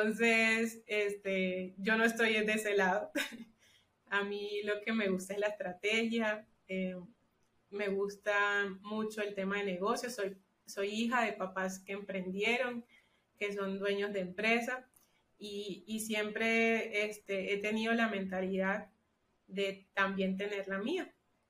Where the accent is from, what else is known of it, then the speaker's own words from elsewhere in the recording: Valledupar, Cesar, Colombia; born there; now in Bucaramanga, Colombia; soy colombiana, vivo en la ciudad de Bucaramanga, aunque nací en la ciudad de Valledupar.